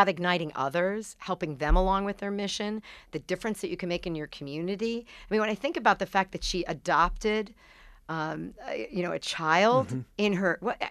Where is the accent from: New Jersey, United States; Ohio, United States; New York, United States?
New York, United States; Staten Island; because my husband says I'm edgy because he's from Geneva, New York, not Switzerland, and I'm from Staten Island.